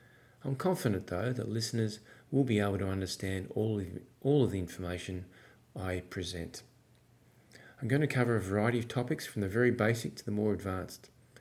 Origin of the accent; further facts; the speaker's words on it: Brisbane, Queensland, Australia; I'm from Brisbane, Australia